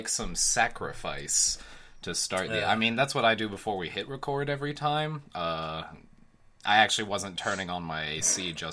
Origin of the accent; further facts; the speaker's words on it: Texas, United States; I'm also from Texas. I guess Austin's that much more.